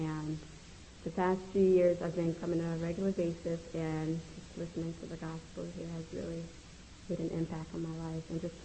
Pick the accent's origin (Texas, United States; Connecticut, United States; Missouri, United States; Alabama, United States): Connecticut, United States; Stamford; also born or lived in Haiti; I'm from Stamford, Connecticut, born in Haiti.